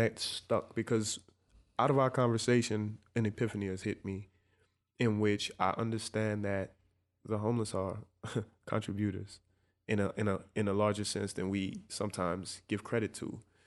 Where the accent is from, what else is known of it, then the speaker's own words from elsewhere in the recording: New Orleans, Louisiana, United States; now in Dallas, United States; I'm from New Orleans. I'm not from here, and I still don't know Dallas.